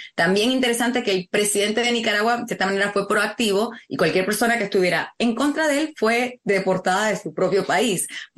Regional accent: Puerto Rico; also born or lived in Venezuela; con mucho orgullo soy puertorriqueña, pero mi mamá es maracucha, de la hermosa ciudad de Cabimas, así que yo crecí pasando mi tiempo 50-50 entre Puerto Rico y Venezuela. Viví en Venezuela desde el 98 hasta el 2001

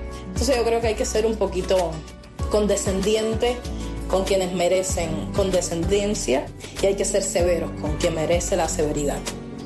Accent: Guantánamo, Cuba; soy actriz y activista cubana, soy exactamente de Guantánamo, soy guantanamera.

